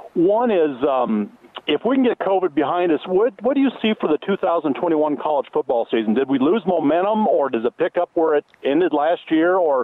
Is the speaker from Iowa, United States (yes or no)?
yes; Iowa, United States; I'm from Iowa originally, and I'm a Big Ten guy